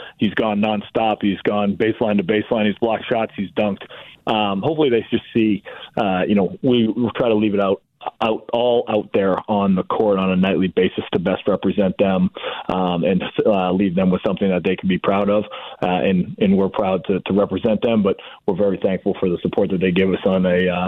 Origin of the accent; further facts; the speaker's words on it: Boston, Massachusetts, United States; I grew up in Boston where they, you know, supposedly have great fans